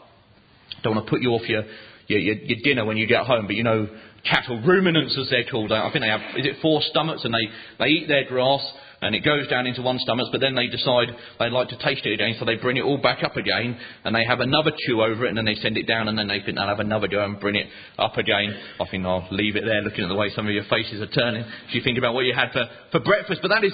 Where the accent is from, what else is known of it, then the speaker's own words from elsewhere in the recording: South East England, United Kingdom; When I grew up in Buckinghamshire